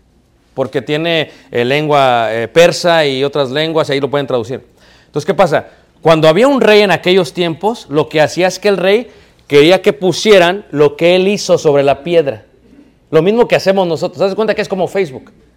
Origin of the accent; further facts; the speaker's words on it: Mexico City, Mexico; Yo crecí en Ciudad de México.